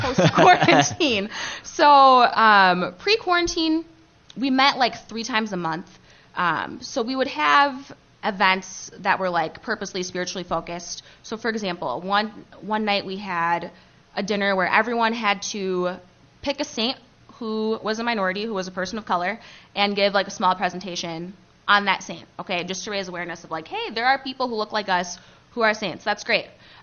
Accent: United States; I'm African, but I'm American. I'm American, but my parents are immigrants, so I'm African, you know?

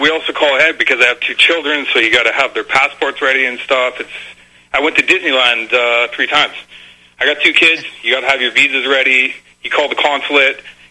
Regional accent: Canada; Yeah, I'm a Canadian citizen.

